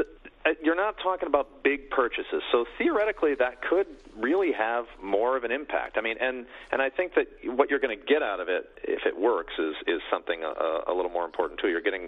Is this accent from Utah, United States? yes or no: no; Detroit, Michigan, United States; Hey, I grew up in Detroit.